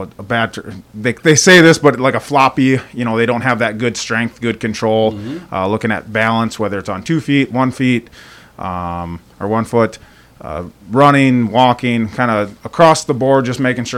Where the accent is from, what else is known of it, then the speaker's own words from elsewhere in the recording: Pipestone, Minnesota, United States; now in Madison, United States; I'm originally from Pipestone, Minnesota. Once I graduated from USD from physical therapy school, started with my job here in Madison.